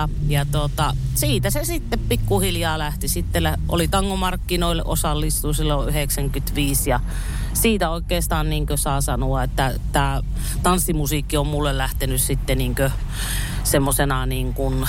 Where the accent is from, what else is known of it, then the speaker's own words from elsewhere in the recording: Oulu, North Ostrobothnia, Finland; mä oon oululainen laulaja, tehnyt tosi kauan jo tanssimusiikkia